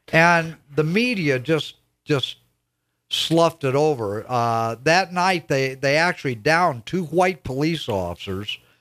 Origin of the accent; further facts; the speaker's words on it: Iowa, United States; I grew up in Iowa